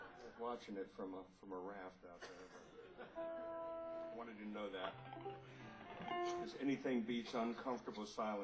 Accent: Atlanta, Georgia, United States; And I'm from Atlanta, Georgia.

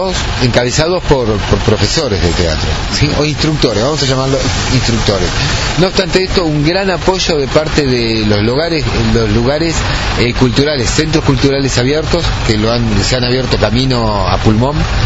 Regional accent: Río Negro, Argentina; Yo cuando me fui de acá, de Bariloche, del Bolsón, digamos, de la Patagonia, me fui porque todavía no había una movida muy intensa sobre el teatro.

